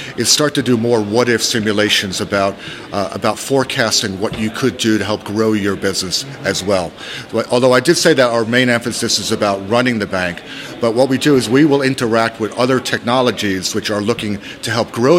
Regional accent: United States; moved away as an adult; now in London, United Kingdom; I'm an American, but I've been based in London for 26 years now.

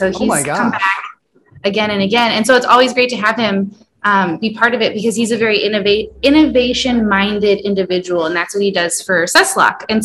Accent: California, United States; now in Madison, United States; It's a beautiful day in Southern California, my hometown, and it's just really nice to be back and experiencing the sunshine.

